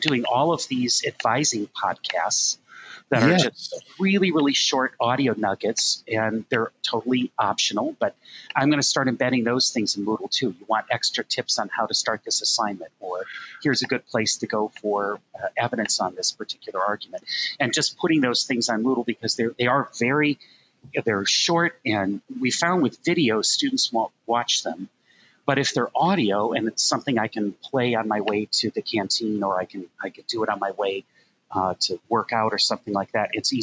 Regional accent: South St. Paul, Minnesota, United States; So I was born and raised in South St. Paul, and that was actually where I became first interested in speech and debate.

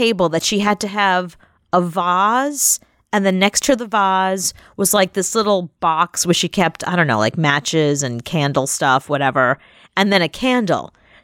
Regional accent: South Carolina, United States; I'm from South Carolina. What does that even mean?

